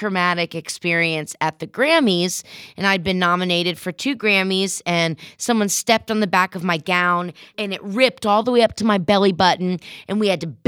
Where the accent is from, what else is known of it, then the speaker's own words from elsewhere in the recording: Ohio, United States; also born or lived in New York City; You know, I grew up in Ohio and then in New York City.